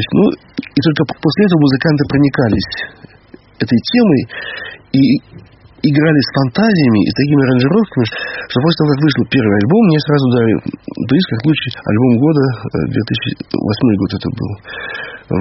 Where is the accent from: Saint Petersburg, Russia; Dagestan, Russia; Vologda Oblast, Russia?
Saint Petersburg, Russia; потому что я сам родом из Ленинграда